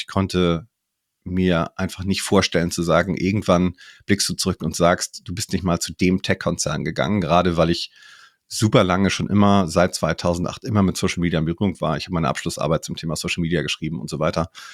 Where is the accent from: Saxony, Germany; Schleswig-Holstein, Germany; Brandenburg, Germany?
Schleswig-Holstein, Germany; Kiel; moved away as an adult; now in Munich, Germany; ich komme ursprünglich aus Kiel, bin nach München gezogen für den Job, das Praktikum.